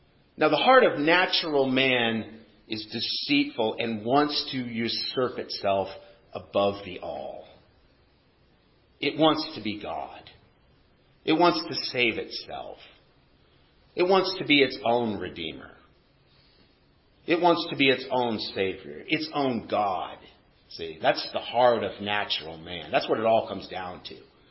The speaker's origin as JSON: {"language": "English", "region": "Montana", "country": "United States", "tie": "born or raised there", "said": "I grew up in Montana hunting deer."}